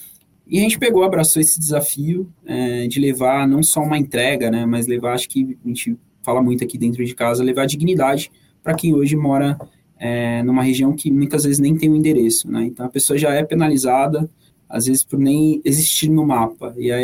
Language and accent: Portuguese; São Paulo, Brazil; Eu vim de uma periferia aqui da Zona Leste de São Paulo.